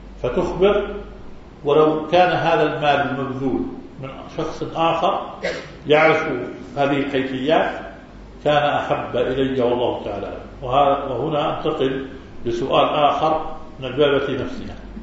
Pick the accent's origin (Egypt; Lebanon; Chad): Chad; عندنا في تشاد الأغلبية نصرانية